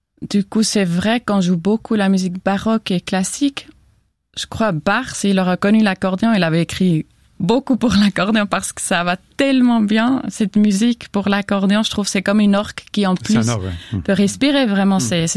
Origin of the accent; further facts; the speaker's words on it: Zurich, Switzerland; quand j'étais enfant à Zurich